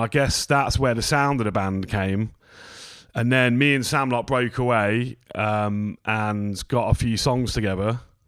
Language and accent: English; Northampton, East Midlands, United Kingdom; I mean, yeah, I'm from Northampton.